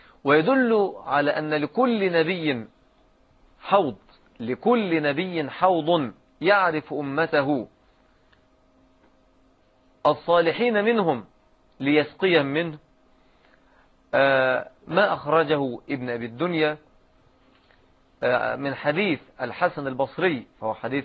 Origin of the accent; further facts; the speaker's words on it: Egypt; الذي نسميه عندنا في مصر لهدان